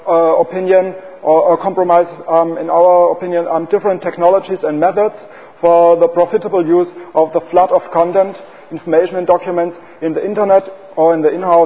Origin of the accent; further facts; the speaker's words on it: Switzerland; English is a second language; I'm from Switzerland, from the University of St. Gallen.